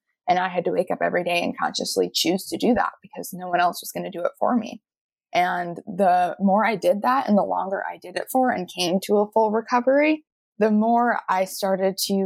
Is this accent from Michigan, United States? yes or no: no; Massachusetts, United States; actually in my hometown of Massachusetts, one of my best friends was working at a mental health center for youth